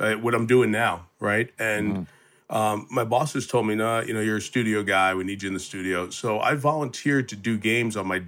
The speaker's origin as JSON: {"language": "English", "town": "Queens", "region": "New York", "country": "United States", "tie": "born or raised there", "said": "I'm from Queens, from New York. Grew up as a New Yorker, lived in the Northeast most of my life."}